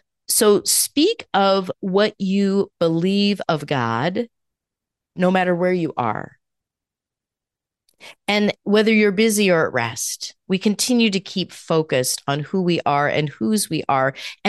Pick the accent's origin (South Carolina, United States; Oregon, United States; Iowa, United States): Oregon, United States; Portland; I came from Portland, Oregon, which is a bigger city where there is much homelessness and mental illness that's very visible all over the place.